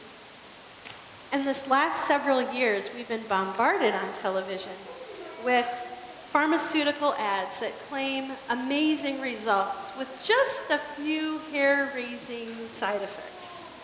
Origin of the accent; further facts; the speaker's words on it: United States; Now, we Americans wouldn't know anything about competition, would we? I mean, it's almost as American as apple pie, am I right?